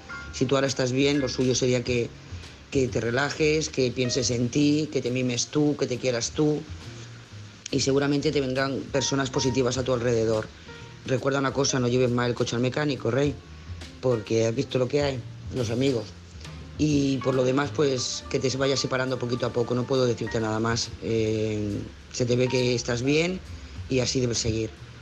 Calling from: Lloret de Mar, Catalonia, Spain; de Lloret de Mar. Un saludo para todos.

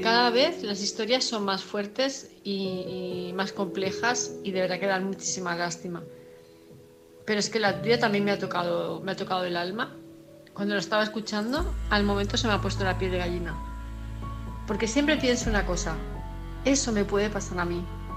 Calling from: Palma, Balearic Islands, Spain; de Palma de Mallorca

